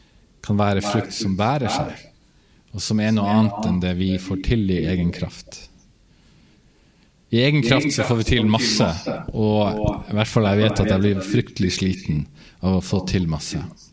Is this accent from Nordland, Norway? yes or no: yes; Nordland, Norway; på Helgeland der jeg kommer fra